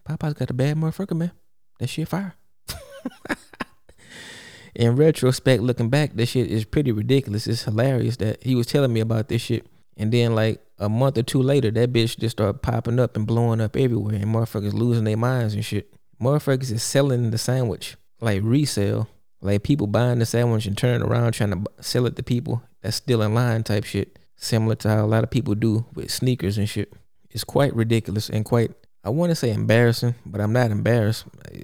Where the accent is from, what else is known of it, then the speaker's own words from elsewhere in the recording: Texas, United States; nobody really sweating that sandwich that crazy because, you know, I'm from Texas.